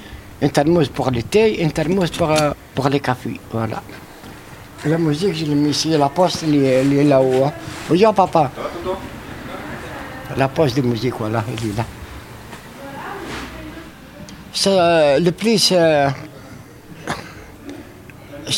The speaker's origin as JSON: {"language": "French", "country": "Tunisia", "second_language": "French", "moved": "as an adult", "lives_now": "France", "said": "Je suis tunisien. Je venais parce que moi, je rentrais à 69 ici."}